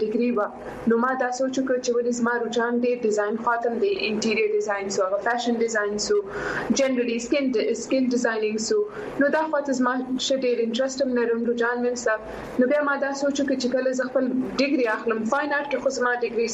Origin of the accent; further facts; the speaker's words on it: Quetta, Balochistan, Pakistan; also born or lived in Karachi, Pakistan; او زه سیم په کوټی کې پیدا شوی ما